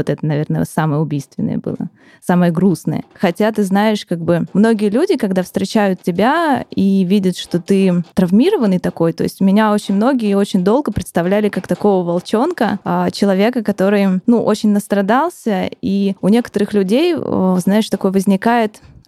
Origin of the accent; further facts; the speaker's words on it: Vologda, Vologda Oblast, Russia; я сама из Вологды и 20 лет прожила там